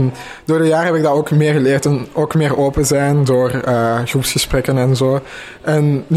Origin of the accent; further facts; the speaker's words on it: Onze-Lieve-Vrouw-Waver, Flanders, Belgium; ik ben 16 jaar en ik kom uit Onze Lieve Vrouw Waver.